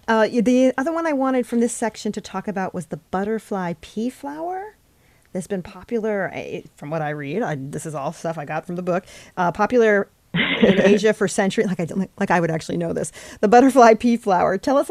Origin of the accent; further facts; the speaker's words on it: New Jersey, United States; I want to talk about my home state of New Jersey, the Garden State.